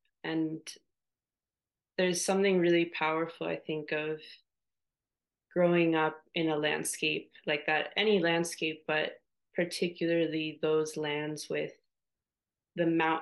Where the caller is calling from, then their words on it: Los Angeles, California, United States; I just want to acknowledge that I'm calling from Tongva territory in California, so-called California in Los Angeles